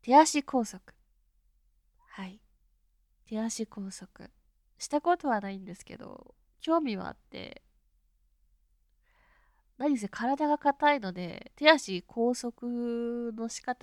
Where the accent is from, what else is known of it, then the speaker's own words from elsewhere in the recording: Miyagi, Japan; 出身地は宮城県です。全然なまってないでしょ。全然標準語で喋ってるんですけど、どうしても地元の友達と喋ったりとか家族と喋ったりってなると戻ります。